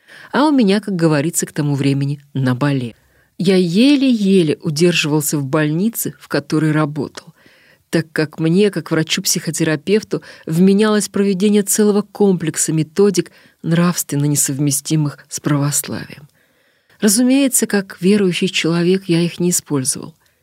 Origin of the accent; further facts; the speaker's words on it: Cheboksary, Chuvashia, Russia; Родом она была из Чебоксара. Это моя малая родина.